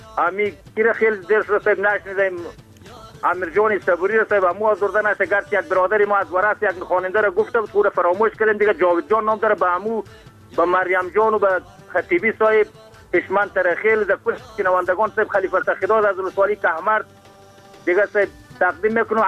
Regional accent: Afghanistan; first language ps; Persian is a second language; ما از افغانستان هستیم

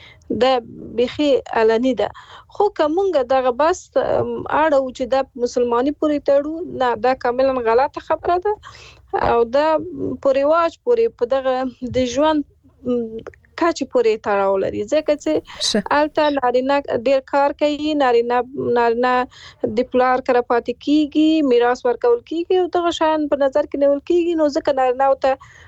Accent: Afghanistan; زه په افغانستان کې پیدا شوې او لوی شوې یم

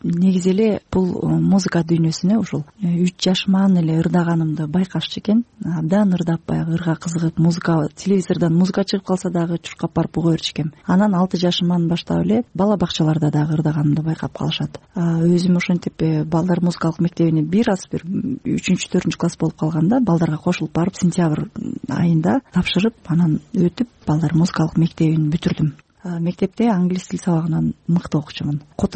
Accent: Karabulak, Batken Region, Kyrgyzstan; now in Bishkek, Kyrgyzstan; Кичинекей кезимде мен ушу тайне таятамдын колунда чоңоюп калдым. Ата энем жумушуна байланыштуу шаарыбызда, Борбор шаарыбызда көп жылдан бери жашап калышты. Мен өзүм Баткен областынын Айгүлгүлү өскөн Карабулак айылынын кызымын.

